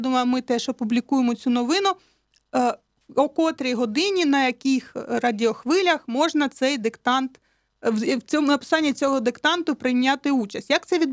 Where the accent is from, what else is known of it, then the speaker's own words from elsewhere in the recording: Eastern Ukraine, Ukraine; Я сама із Східної України, так, я підкреслюю